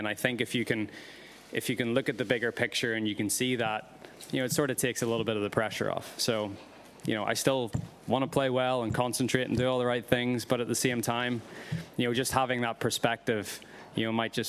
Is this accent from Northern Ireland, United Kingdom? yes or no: yes; Northern Ireland, United Kingdom; I grew up in a just outside Belfast